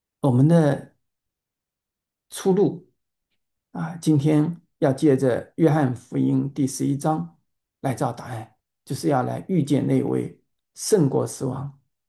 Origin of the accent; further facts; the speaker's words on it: China; moved away; 那以前呢，在中国的时候，我老家呢基本上是清明节前的2周就要上山去上坟，那个时候呢，有的时候也会下些的雨，山上呢有映山红。